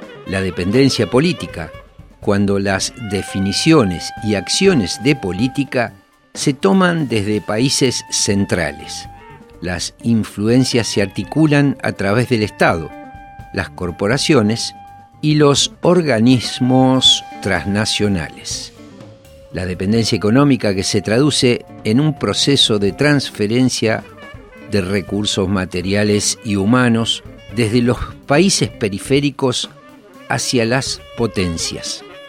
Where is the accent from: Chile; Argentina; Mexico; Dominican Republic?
Argentina; Somos argentinos y latinoamericanos y desde aquí lo estamos desarrollando.